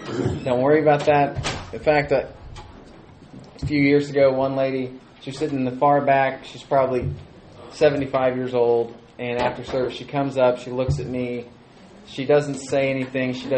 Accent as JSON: {"language": "English", "town": "Edmond", "region": "Oklahoma", "country": "United States", "said": "I'm from Edmond, Oklahoma, and I've been the preacher there for 5 years."}